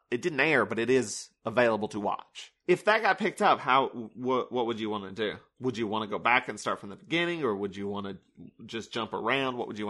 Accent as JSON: {"language": "English", "region": "the South", "country": "United States", "accent": "southern", "said": "I don't have to say it and be mocked for my southern accent."}